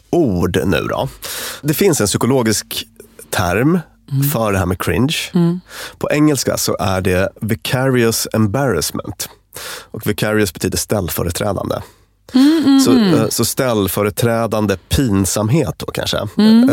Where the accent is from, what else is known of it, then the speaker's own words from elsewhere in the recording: Luleå, Norrbotten County, Sweden; En typisk grej när jag växte upp i Luleå var att man hade sån här typ Converse på sig när det var minus 27.